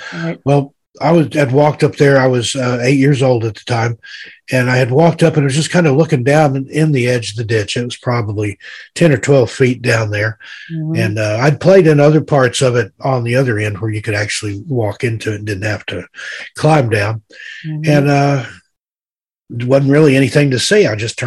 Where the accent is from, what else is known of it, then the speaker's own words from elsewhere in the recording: Tennessee, United States; I grew up in East Tennessee. I've seen bear in the Smokies.